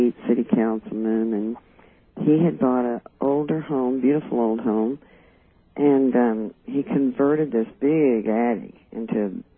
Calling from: Kansas City, Missouri, United States; I'm from Kansas City.

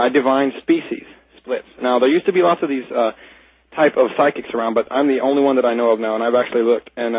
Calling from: Tamaulipas, Mexico; I am calling from Tamaulipas, Mexico. It's near the border of South Texas.

